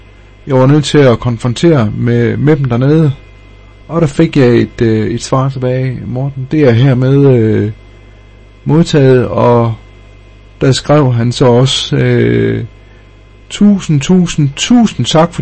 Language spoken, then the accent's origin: Danish; Løkken, North Denmark Region, Denmark; for mig, der er Løkken min barndomsby.